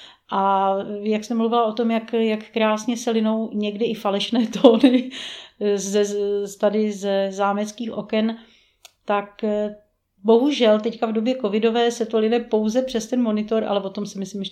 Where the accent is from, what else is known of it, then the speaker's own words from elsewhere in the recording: Kolín, Central Bohemian Region, Czechia; born there; also born or lived in Dvůr Králové nad Labem / Prague; Narodila jsem se ve Dvoře Králové, do školy jsem chodila v Kolíně, na konzervatoř v Praze.